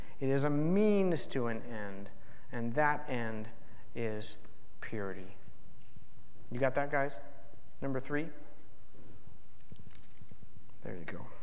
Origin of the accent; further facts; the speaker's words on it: Reseda, California, United States; Tom Ogimachi loves to tell the story of when he and I took the youth group to Reseda, my hometown, and I got lost. I lived there 28 years, and I got lost.